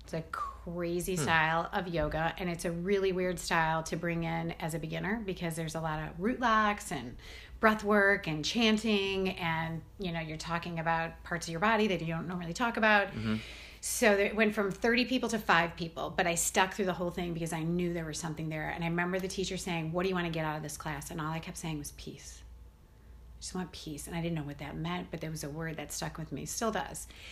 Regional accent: Detroit, Michigan, United States; I'm from Detroit, and the farther away you are from your hometown, the more you realize it really is a part of who you are.

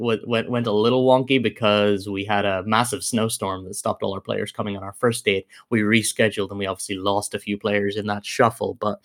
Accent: Belfast, Northern Ireland, United Kingdom; So I'm from Northern Ireland. I grew up in Belfast.

